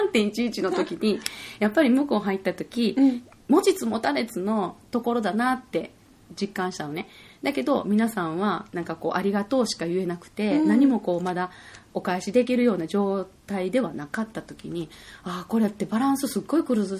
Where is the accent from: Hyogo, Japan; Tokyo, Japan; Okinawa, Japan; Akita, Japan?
Hyogo, Japan; Kobe; 生まれ育った神戸に、まあ、荷物だけ置いて